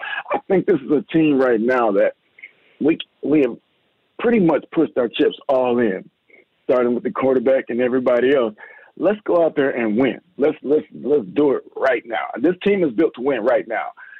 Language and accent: English; Seattle, Washington, United States; also born or lived in Virginia; I'm actually from Seattle. I went to high school in Virginia.